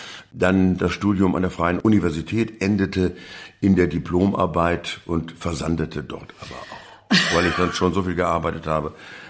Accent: Lower Saxony, Germany; Eigentlich komme ich aus Schaumburg-Lippe.

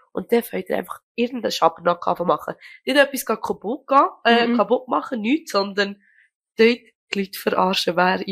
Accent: Switzerland; accent: Swiss German; ich rede ja Schweizerdeutsch

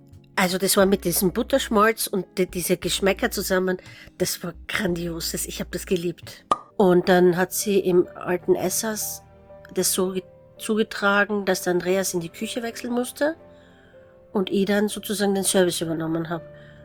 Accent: Styria, Austria

